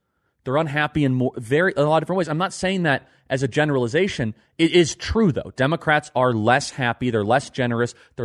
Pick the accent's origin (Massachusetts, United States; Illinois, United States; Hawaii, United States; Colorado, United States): Illinois, United States; Chicago; I'm from Chicago, and I love what Chicago used to be.